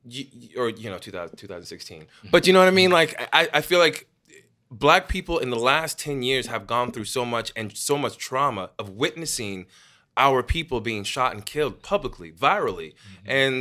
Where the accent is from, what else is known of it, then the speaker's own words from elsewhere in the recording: Texas, United States; And I'm growing up in Texas.